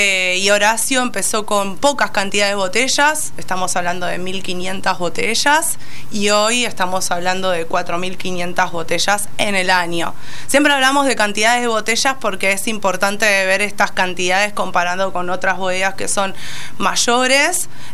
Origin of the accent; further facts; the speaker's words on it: Argentina; Entonces, para nosotros el Malbec, como somos de acá de Argentina, es súper representativo y abre puertas, ¿no?